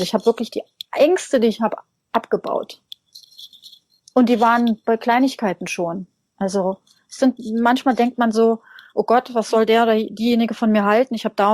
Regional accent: Hesse, Germany; ich bin in einem kleinen, sehr kleinen Dorf aufgewachsen in Hessen. Ich glaube 300 Einwohner waren das damals.

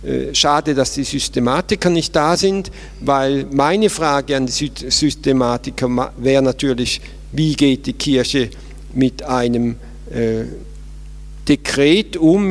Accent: Switzerland; Ich komme ja aus der Schweiz

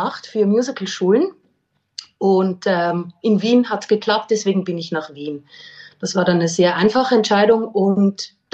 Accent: Switzerland; now in Vienna, Austria; Ich bin seit 17 Jahren in Wien. Deswegen würde ich mich auch mittlerweile als Wienerin bezeichnen. Fast mehr als Schweizerin oder so halb-halb.

